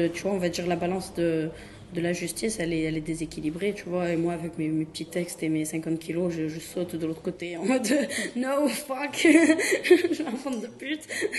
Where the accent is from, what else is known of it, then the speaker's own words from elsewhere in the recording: Marseille, Provence-Alpes-Côte d'Azur, France; pour moi en tant que Marseillaise et tout